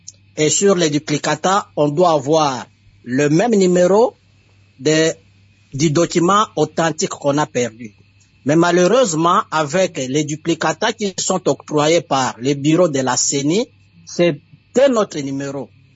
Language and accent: French; DR Congo; chez nous, en République démocratique du Congo